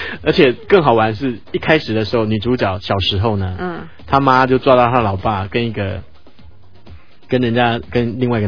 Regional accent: Taiwan; 就是说我们台湾人啊，不是台湾人，我怎么一直讲台湾人啊，

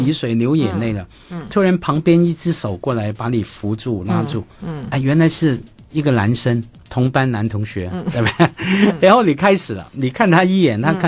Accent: Wan Chai, Hong Kong; 湾仔是我的大本营啊，我在湾仔出生成长。

